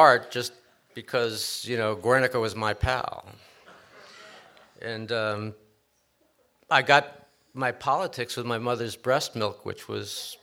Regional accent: New York City, New York, United States; I grew up in New York City and on the upper left side of Manhattan.

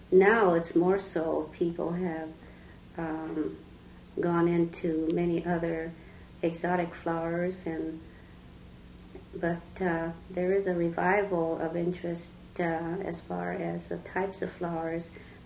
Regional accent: Los Angeles, California, United States; Right there on Los Feliz. We were raised there, right on the same property that we were growing flowers.

